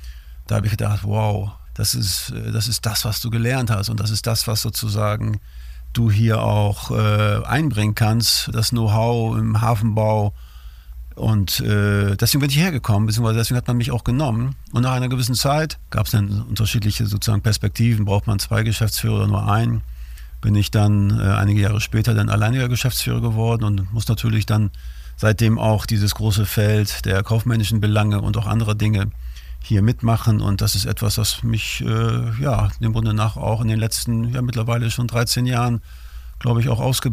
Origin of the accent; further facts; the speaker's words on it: Bremerhaven, Bremen, Germany; Genau, ich bin hier geboren, im Landkreis aufgewachsen. Mein Elternhaus, Großelternhaus, das war direkt am Deich. Ich bin also ja ein Kind der Weser, muss man sagen.